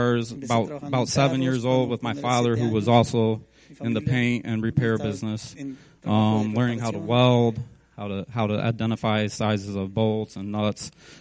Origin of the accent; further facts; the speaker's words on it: Niles, Michigan, United States; I'm from Niles, Michigan.